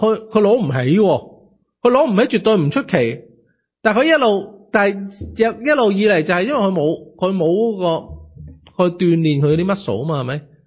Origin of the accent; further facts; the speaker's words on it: China; 特别我们中国人这个很明白